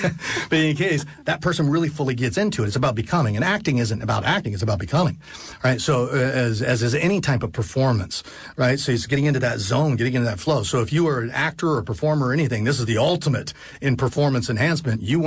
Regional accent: California, United States; You know, we come from California. We're here in New York now.

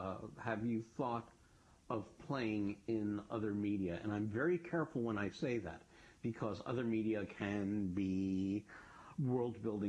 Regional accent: New York, United States; Yeah, but you see, you're from Boston. I'm from New York. I think theater.

